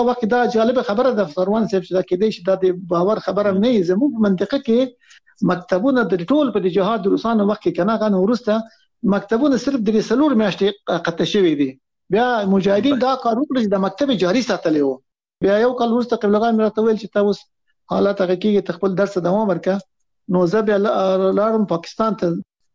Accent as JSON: {"language": "Pashto", "country": "Afghanistan", "lives_now": "Islamabad, Pakistan", "said": "موږ د افغانستان خلک خواریکش دی"}